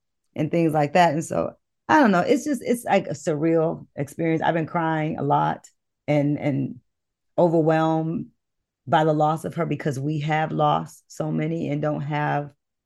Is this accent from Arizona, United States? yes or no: no; Detroit, Michigan, United States; I'm from Detroit.